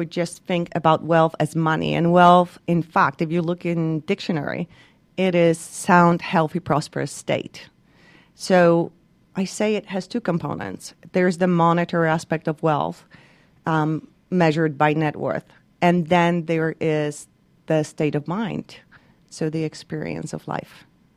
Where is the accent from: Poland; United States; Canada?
Poland; So I was born and raised in Poland. Actually, during communism, believe it or not.